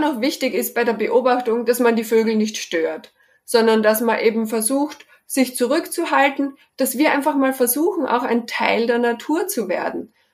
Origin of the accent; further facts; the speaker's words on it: Vienna, Austria; eben meine Heimatstadt, dass ich da auch mal wieder hinkomme